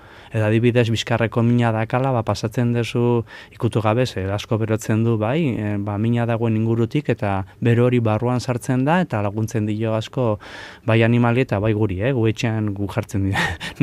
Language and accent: Basque; Basque Country, Spain; Ni azkenian herri txiki batetik, bueno, ni hori jotarra naiz jaiotzez, baina bueno, beti bizi naiz Araban herri txikietan, eta gustatzen zaite herri txikik